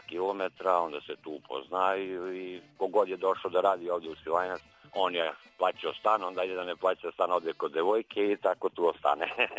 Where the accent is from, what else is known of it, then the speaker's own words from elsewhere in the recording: Kumanovo, North Macedonia; now in Serbia; Na primjer, ja sam iz Kumanovo, Makedonije